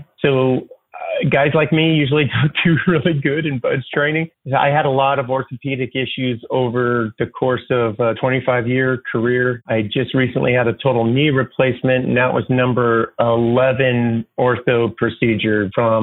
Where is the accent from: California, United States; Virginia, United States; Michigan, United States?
California, United States; I grew up in Northern California. I was a swimmer. Sister and parents are still in California.